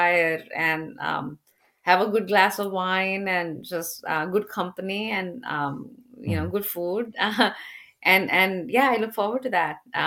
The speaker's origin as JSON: {"language": "English", "region": "Punjab", "country": "India", "tie": "born or raised there", "said": "I would say, growing up in India and eating Indian food for most part, right? I think the one that I don't enjoy sometimes is, I'm a Punjabi"}